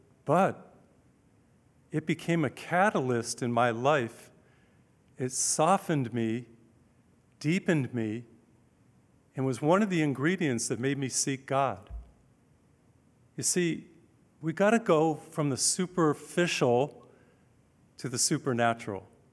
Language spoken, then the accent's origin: English; Massachusetts, United States; When I was a teenager growing up in Massachusetts and going to high school